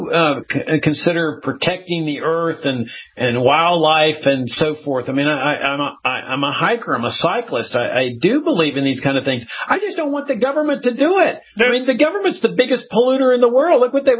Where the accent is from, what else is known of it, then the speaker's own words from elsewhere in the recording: Texas, United States; I grew up in South Texas.